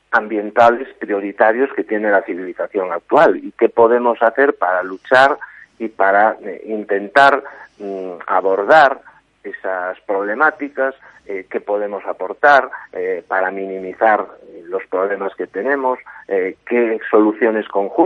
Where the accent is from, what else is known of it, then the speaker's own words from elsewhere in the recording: Galicia, Spain; yo, como gallego comprometido con mi tierra y que siempre estoy pensando en Galicia